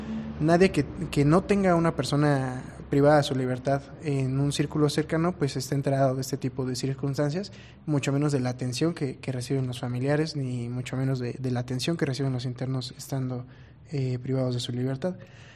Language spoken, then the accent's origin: Spanish; Ixtlahuaca, State of Mexico, Mexico; Evidentemente el amor por Ixtlahuaca, el amor por mi pueblo siempre va conmigo, siempre lo llevo en el corazón, y a donde quiera que voy pues orgullosamente digo que soy ixtlahuacense.